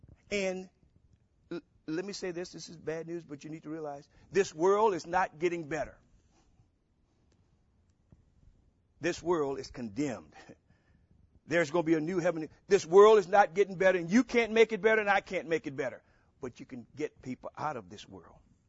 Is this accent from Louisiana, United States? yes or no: yes; Louisiana, United States; You know, when I was a young boy growing up in Louisiana, they would say, well, sin doesn't pay.